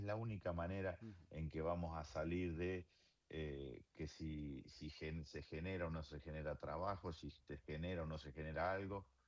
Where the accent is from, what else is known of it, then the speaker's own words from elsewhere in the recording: Argentina; Y no me gustaría como argentino